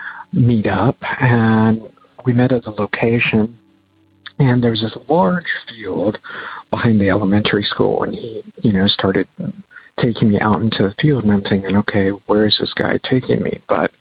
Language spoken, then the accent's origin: English; Virginia, United States; I am from Virginia.